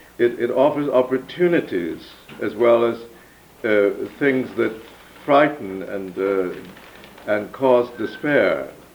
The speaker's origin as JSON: {"language": "English", "country": "Canada", "said": "coming out of my particular identity as a Canadian today"}